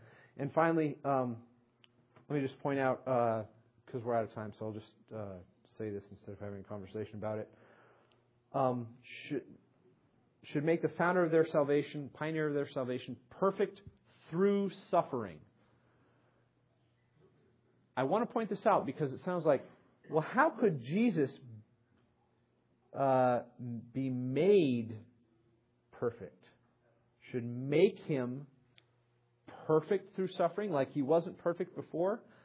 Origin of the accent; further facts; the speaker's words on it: New England, United States; Of course, I grew up in New England where the frontier used to be New York.